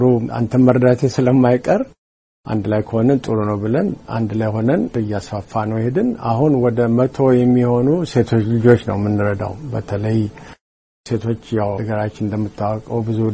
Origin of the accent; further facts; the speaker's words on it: Addis Ababa, Ethiopia; ይሄ እኔ ጓደኛ ከወሊሶ ነው፣ እኔ ከአዲስ አበባ ነኝ።